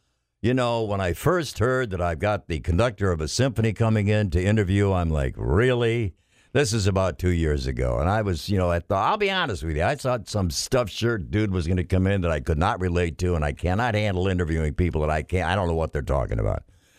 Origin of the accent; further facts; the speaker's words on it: Chicago, Illinois, United States; it takes me back to Augusta, Georgia, my first taste of the South, because I'm originally from Chicago.